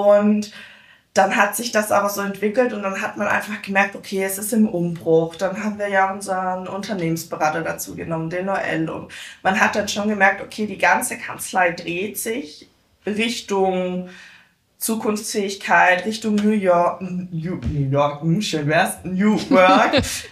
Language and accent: German; Baden-Württemberg, Germany; now in Northern Germany; bin in den Norden gezogen, weil ich komme ja ursprünglich aus dem Schwarzwald.